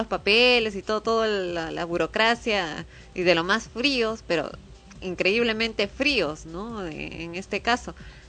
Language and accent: Spanish; Peru; como ciudadana peruana y todo lo demás deberías tener derecho a ir pues a un hospital